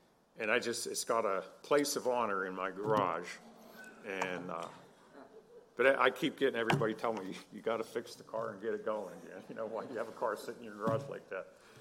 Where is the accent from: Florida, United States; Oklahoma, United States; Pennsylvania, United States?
Pennsylvania, United States; Pittsburgh; You know, Pennsylvania, I'm from Pittsburgh. They had that plane crash in that field out there.